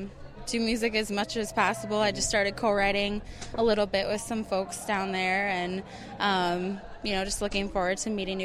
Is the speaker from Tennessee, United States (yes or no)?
yes; Nashville, Tennessee, United States; I'm from Nashville, Tennessee.